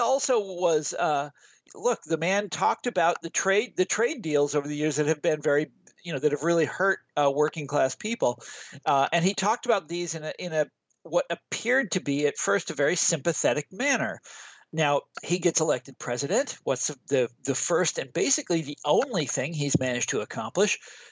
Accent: Kansas, United States; And that's also the story with my home state of Kansas, which swung wildly to the right in the 1980s and 1990s. You know, when I was growing up, it's always been a Republican state

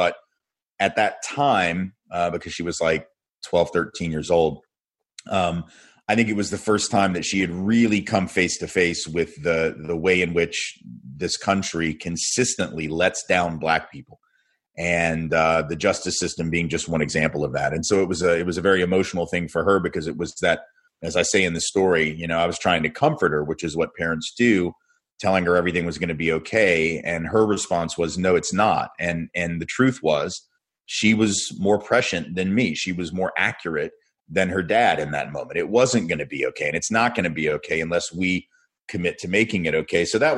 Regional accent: Nashville, Tennessee, United States; I grew up in Nashville and went to preschool at a historically black college.

